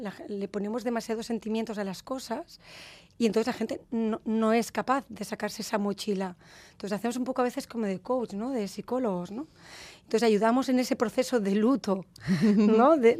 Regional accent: Catalonia, Spain; soy catalana, pero no me salió esa vena catalana en ese momento. Debe ser que mi madre es maña y me salió por ahí la vena maña.

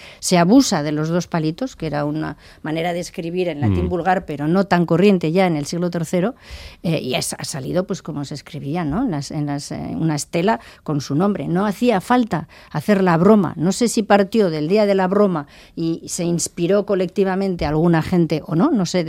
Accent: Basque Country, Spain; nosotros como abertzales, pero como pueblo vasco en general

